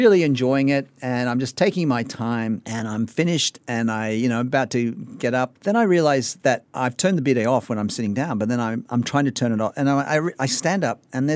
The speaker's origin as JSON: {"language": "English", "country": "Australia", "said": "I think I'm a bit like Crocodile Dundee, you know, because I'm from Australia like him."}